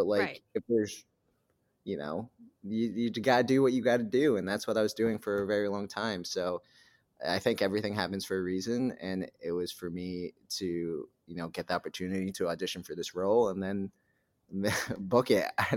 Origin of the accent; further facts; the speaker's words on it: New Hampshire, United States; And I grew up in New Hampshire, and this organization's like in the East Coast, like New Hampshire, Massachusetts area.